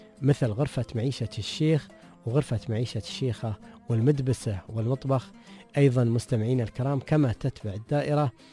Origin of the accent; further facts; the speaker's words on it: Dubai, United Arab Emirates; يعني أنا من دبي أسير رأس الخيمة